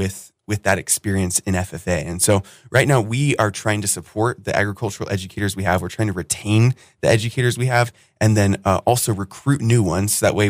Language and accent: English; Oregon, United States; I think back to my home state of Oregon.